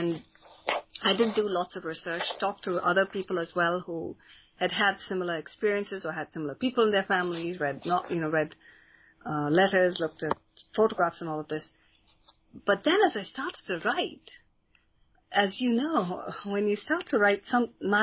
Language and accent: English; India; The one of the wonderful things about being Indian is that you have a huge family, and you have all these marvelous characters.